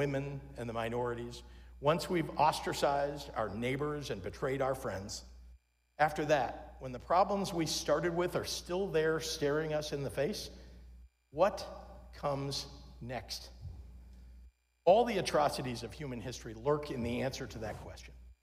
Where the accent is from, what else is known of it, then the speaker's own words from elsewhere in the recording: United States; As an American and as a Jew, I find it difficult to resolve my feelings around that Supreme Court case.